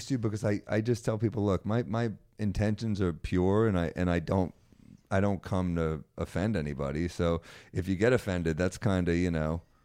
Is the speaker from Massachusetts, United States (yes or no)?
no; New York, United States; I think New York, being a New York Jew, just being a like culturally New York Jew. Also, I grew up in Manhattan.